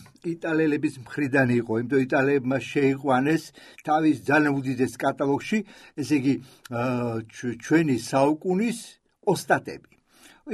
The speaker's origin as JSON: {"language": "Georgian", "town": "Leghvani", "region": "Imereti", "country": "Georgia", "said": "ჩვენ ხარაგაულიდან ვარ წამოსული, უფრო სწორედ ლეღვანიდან"}